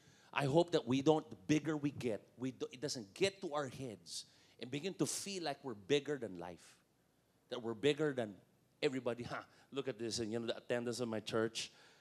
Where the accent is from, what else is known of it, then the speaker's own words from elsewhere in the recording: Malaysia; Hi, my name is, I'm from Malaysia.